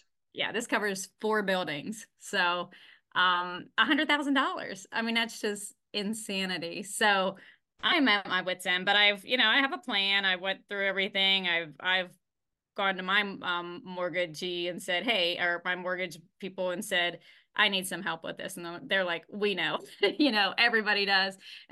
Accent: Ohio, United States; And since I'm from Ohio, I always like to go.

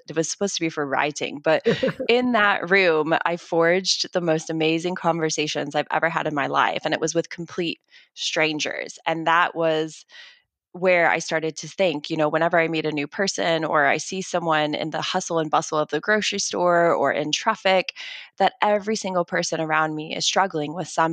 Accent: United States; now in South Africa; This is like the first thing I so embraced and adopted about the South African culture because I'm American, is just that need to have a braai.

